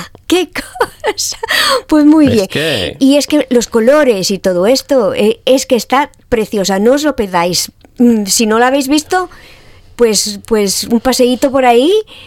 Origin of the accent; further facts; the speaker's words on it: Spain; Y reunión, y reunión, y reunión, como somos los españoles.